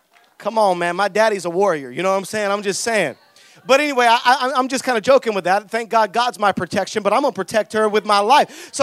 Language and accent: English; Salinas, California, United States; I grew up in Salinas, so my flavor comes out. I don't even know what I am. I don't know if I'm black, white, brown, Mexican.